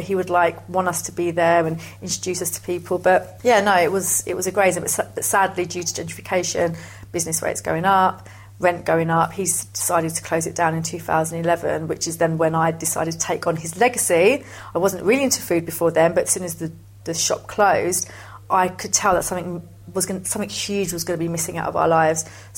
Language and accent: English; London, United Kingdom; am an Anglo-Italian food writer, cook, presenter. I was born and bred in London, multicultural background, mother's Colombian, dad's Italian, and grew up with the family deli.